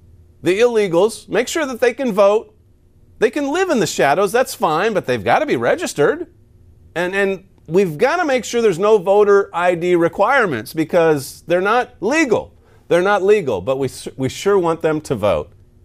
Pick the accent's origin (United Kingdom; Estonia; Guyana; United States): United States; As an American, I think you'd want to steer clear of Russia, Iran, Gaza.